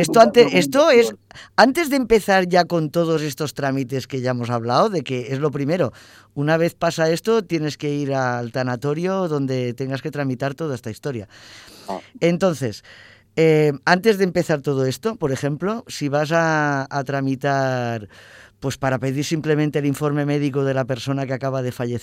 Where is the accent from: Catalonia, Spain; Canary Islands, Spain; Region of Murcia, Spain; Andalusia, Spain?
Catalonia, Spain; Barcelona; como somos de aquí de Barcelona, sería la Generalitat de Cataluña.